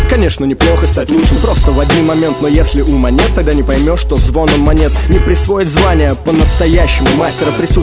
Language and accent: Russian; Kstovo, Nizhny Novgorod Oblast, Russia; тем, кто интересовался, я из Кстова.